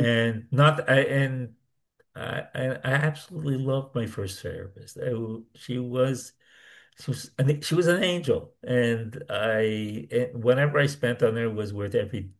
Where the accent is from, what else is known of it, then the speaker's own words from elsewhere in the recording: Canada; we're both Canadian, right?